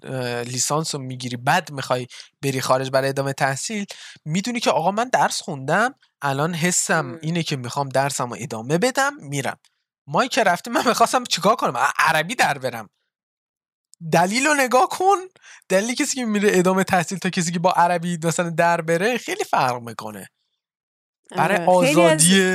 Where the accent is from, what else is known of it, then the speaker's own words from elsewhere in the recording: Iran; مخصوصا ما که ایرانیم، خودمون میدونیم ایرانیم